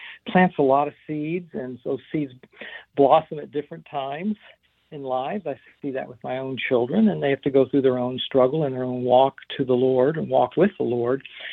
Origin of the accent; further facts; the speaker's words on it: Dallas, Texas, United States; Yeah, I was raised in Dallas, Texas. And I don't mind saying I was born in 1956.